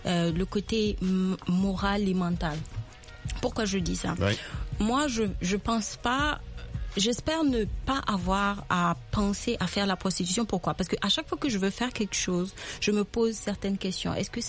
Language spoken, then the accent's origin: French; Burkina Faso; now in New York, United States; À New York, j'ai déménagé du Burkina Faso.